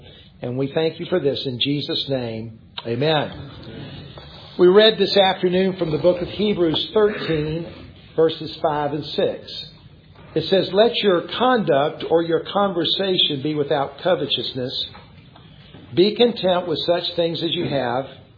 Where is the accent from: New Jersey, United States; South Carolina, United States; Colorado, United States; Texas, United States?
South Carolina, United States; I grew up in South Carolina. My grandparents were in South Georgia.